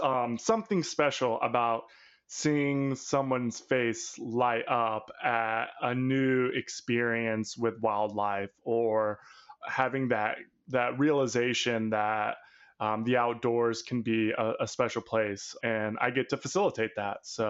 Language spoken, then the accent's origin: English; Savannah, Georgia, United States; I grew up in Savannah, living along the coastal area. My father worked on boats, so I was out on the water all the time.